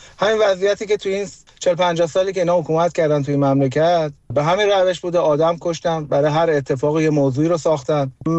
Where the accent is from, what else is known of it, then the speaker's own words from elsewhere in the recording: Iran; ما توی ایران بزرگ شدیم. از اون زمانی که من به دنیا اومدم خب انقلاب شده بود